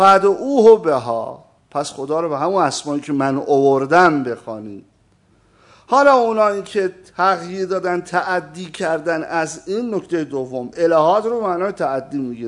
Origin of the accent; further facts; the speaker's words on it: Iran; حالا ما همه ایرانی هستیم